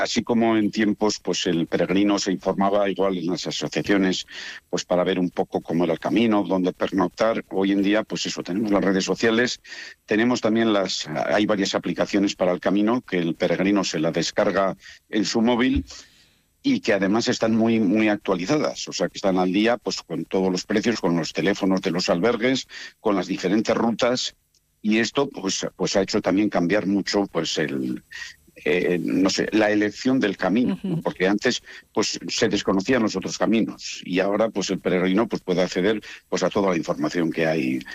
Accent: Pamplona, Navarre, Spain; pues yo aparte de que soy de aquí de Pamplona

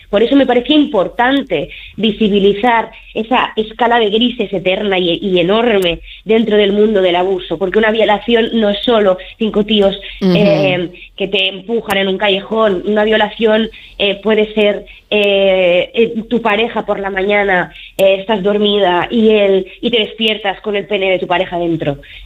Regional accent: Barcelona, Catalonia, Spain; yo soy de Barcelona y me tuve que ir a Madrid

